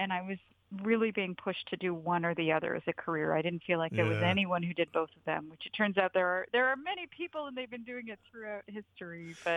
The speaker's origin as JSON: {"language": "English", "town": "Ottawa", "region": "Ontario", "country": "Canada", "tie": "born or raised there", "said": "She grew up in Ottawa, which is also mostly where I grew up. And Ottawa is the capital of Canada, so it's it's no slouch in terms of cities, but it's not the biggest city. So there's a lot of kind of woods and nature around."}